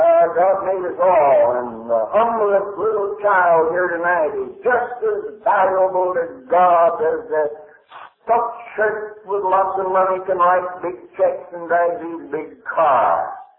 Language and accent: English; United States; I'm an American. And I am relatively free.